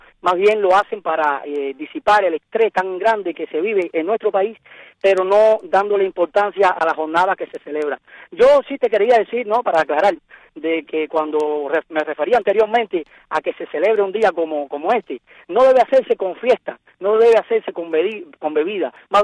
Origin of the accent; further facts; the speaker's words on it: Cuba; yo en lo personal lamento que se celebre en mi país la muerte de tantos cubanos jóvenes